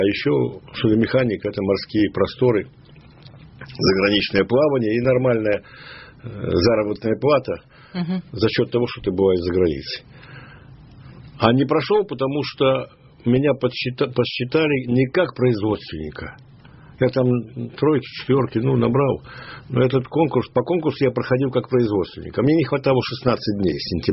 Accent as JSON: {"language": "Russian", "region": "Saint Petersburg", "country": "Russia", "tie": "born or raised there", "said": "я коренной ленинградец. Так. Я пережил блокаду ленинградскую."}